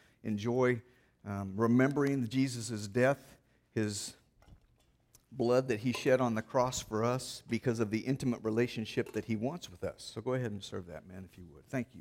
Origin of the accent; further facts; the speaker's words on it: Kansas City, United States; I told him, we're from Kansas City, we're leaving.